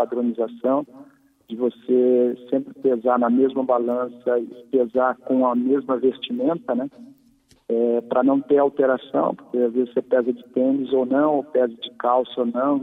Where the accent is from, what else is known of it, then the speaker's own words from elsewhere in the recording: Londrina, Paraná, Brazil; Eu sou de Londrina, isso.